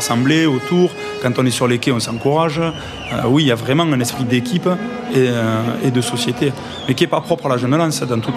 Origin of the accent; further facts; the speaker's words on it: Sète, Occitanie, France; Siem des Sète, je suis de Sète.